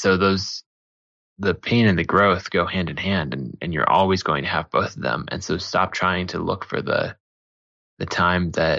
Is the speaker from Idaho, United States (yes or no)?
yes; Idaho, United States; Yep. I grew up maybe 45 minutes outside of the city, up in the mountains, and went to school at Boise State.